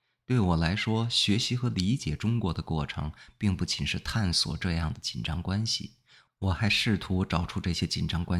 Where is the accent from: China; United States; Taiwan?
United States; Vermont; Chinese is a second language; moved away as an adult; 部分原因是我在美国佛蒙特州农村长大，我从来没有去过像北京这么大的地方。